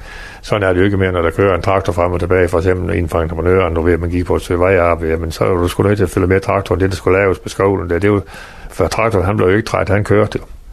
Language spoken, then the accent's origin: Danish; Central Denmark Region, Denmark; now in Frederikshavn, Denmark; Nej, jeg er ikke indfødt. Jeg kommer ned fra Midtjylland.